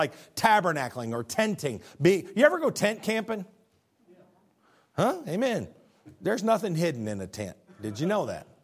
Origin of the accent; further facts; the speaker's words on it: Illinois, United States; I'm from Illinois, the land of the Lincoln.